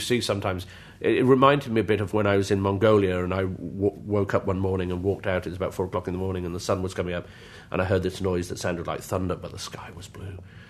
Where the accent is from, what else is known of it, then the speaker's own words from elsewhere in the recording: United Kingdom; accent: British; very proud to be British. I will never give up on my British passport, and please God, I never lose my British accent.